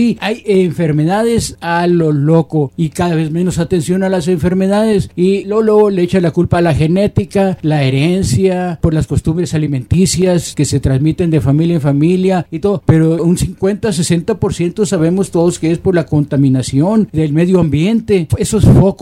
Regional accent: Mexico; Los mismos mexicanos somos nuestros propios enemigos, somos los mismos mexicanos los que estamos dejando que todo esto suceda.

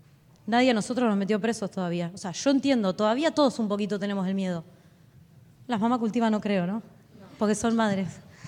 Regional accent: Argentina; Yo lo que creo es que como pueblo argentino, tenemos que exigir la legalización de esta planta que es legítima.

